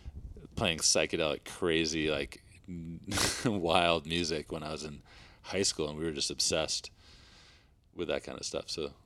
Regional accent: Vermont, United States; was a big influence from Vermont, growing up in Vermont.

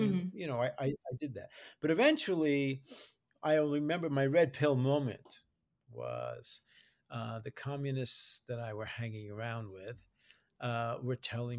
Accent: Newark, New Jersey, United States; born there; I am a Jewish guy. I was born in Newark, New Jersey, way back, maybe the last white guy at a Newark. It was a tough neighborhood.

